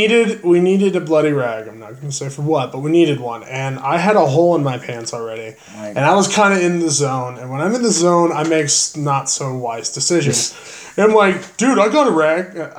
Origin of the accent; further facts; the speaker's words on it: North Carolina, United States; No, I'm from North Carolina.